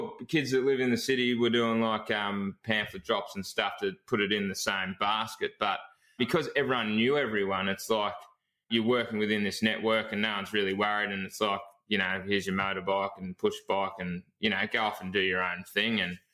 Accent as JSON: {"language": "English", "town": "Chewton", "region": "Victoria", "country": "Australia", "tie": "born or raised there", "said": "So I actually grew up in a town called Chewton, which is about 8 kilometres from Castlemaine"}